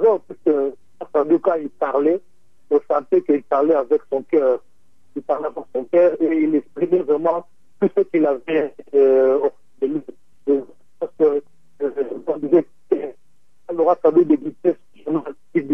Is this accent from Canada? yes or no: no; DR Congo; dans un camp de réfugiés ici chez nous en RDC